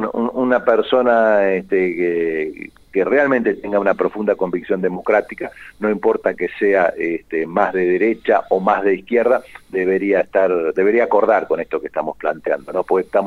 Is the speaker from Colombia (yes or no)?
no; Argentina